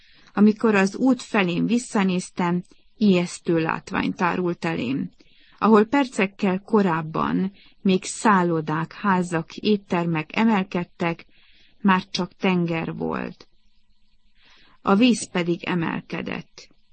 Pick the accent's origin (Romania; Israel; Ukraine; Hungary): Israel; Pontosan úgy, mint nálunk otthon Izraelben, egy nagyobb terrorakció után.